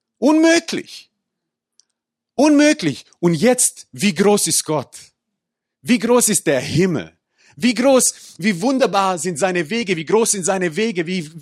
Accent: Croatia; German is a second language; now in Germany; Wie gesagt, ich bin aus Kroatien

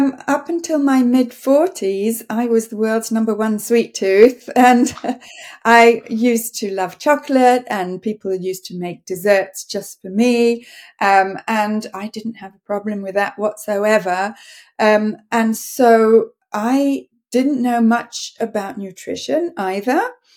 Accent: Coventry, West Midlands, United Kingdom; now in Canada; Well, I grew up in Coventry. I went to university at the University of York, and my dad lived in Devon, so I spent most of my summers in the Southwest.

